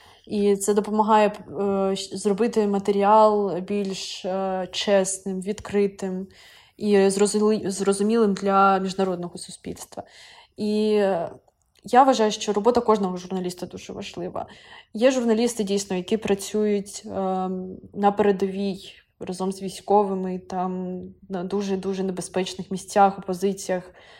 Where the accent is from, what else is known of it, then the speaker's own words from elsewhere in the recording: Kharkiv, Kharkiv Oblast, Ukraine; ми поїхали до Харкова, наше рідне місто